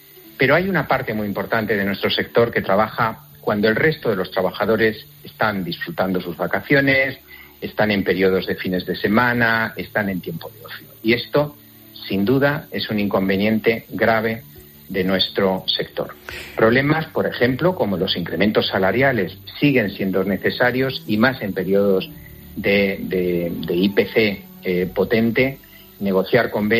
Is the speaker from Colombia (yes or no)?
no; Spain